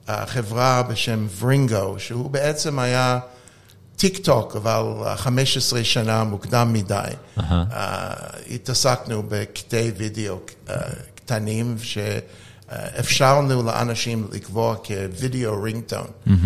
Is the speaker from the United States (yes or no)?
yes; California, United States; אני גדלתי בבית פוליטית, בחוף המערבי שבקליפורניה, בארצות הברית